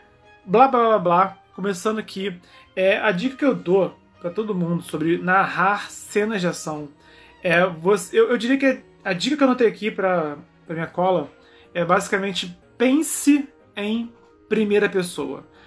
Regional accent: Rio de Janeiro, Brazil; Porque eu fui pensando, pô, eu sou do Rio de Janeiro, tá?

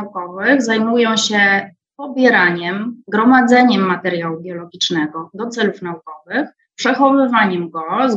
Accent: Wrocław, Lower Silesian Voivodeship, Poland; a jestem sama wrocławianką.

